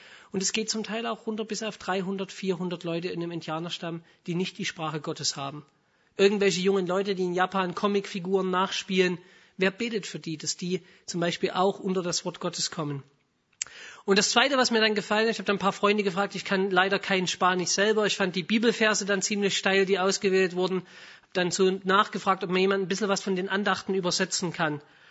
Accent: Stuttgart, Baden-Württemberg, Germany; komme hier aus Stuttgart

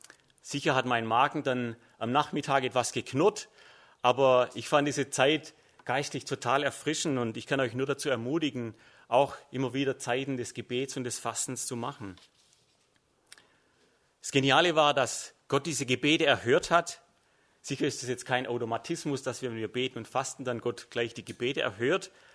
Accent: Mosbach, Baden-Württemberg, Germany; ich komme aus Mosbach

